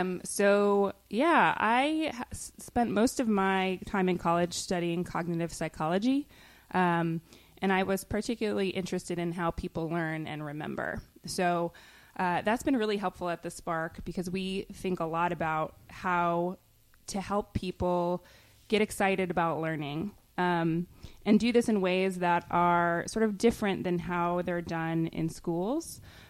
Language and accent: English; Hudson, New York, United States; Yeah, so I grew up in Hudson in the 80s and 90s. It was very different at that time than it is now